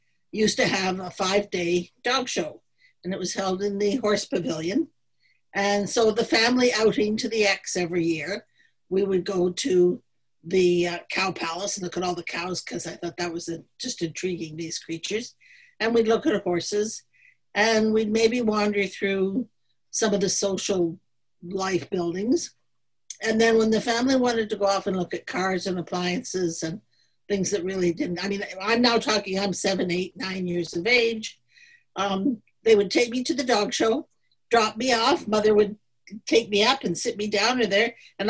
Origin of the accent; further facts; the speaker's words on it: Toronto, Ontario, Canada; We always had a dog, but we lived in Toronto. I grew up in Cabbage Town.